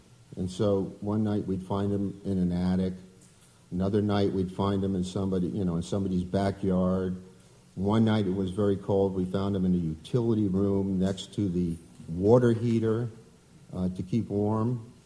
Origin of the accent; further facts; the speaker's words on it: Gainesville, Florida, United States; I say, oh, we're from Gainesville. And they go, whatville? Where? They never heard of it. They had no idea. I said Hogtown and some of the other names that Gainesville was formerly known by.